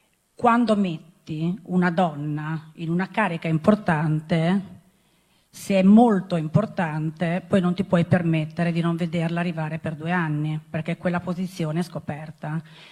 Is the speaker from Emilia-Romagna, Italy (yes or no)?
yes; Emilia-Romagna, Italy; poi io sono emiliana e nonostante sia così emancipata